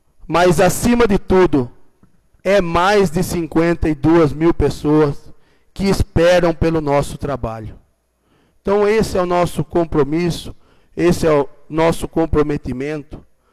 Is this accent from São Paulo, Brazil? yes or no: yes; Piedade, São Paulo, Brazil; o município onde eu nasci, onde crescem as minhas filhas, onde vivo e onde eu pretendo viver o resto da minha vida.